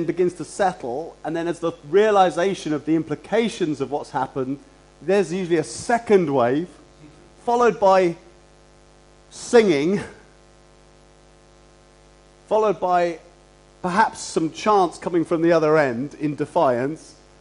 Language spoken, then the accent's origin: English; London, United Kingdom; You can tell I'm a Londoner.